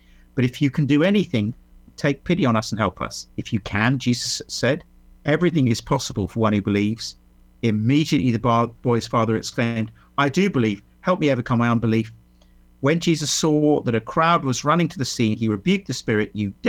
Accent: England, United Kingdom; really middle-class English arrogant thing to say, this is why in Hollywood the worst villains have my accent.

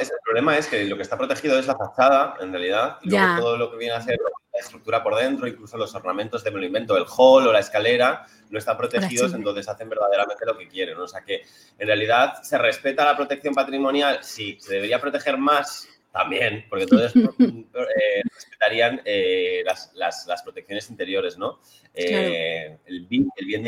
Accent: Barcelona, Catalonia, Spain; now in Valencia, Spain; como barcelonés, y en realidad vivo en Valencia, pero yo soy de Barcelona, pertenezco a una ciudad que organizó dos exposiciones universales, la de 1888 y la de 1929.

